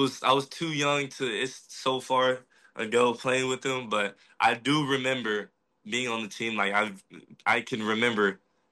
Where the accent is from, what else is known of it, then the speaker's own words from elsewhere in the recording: Milwaukee, Wisconsin, United States; It's part of my personality, something I'm for sure not going to ignore, but if anybody asks, I'm from Milwaukee.